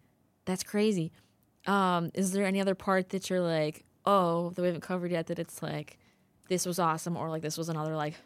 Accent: Wisconsin, United States; he's from Wisconsin, and I'm from Wisconsin

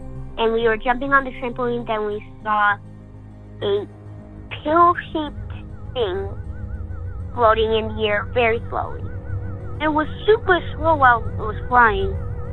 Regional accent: Wyoming, United States; we're from Wyoming.

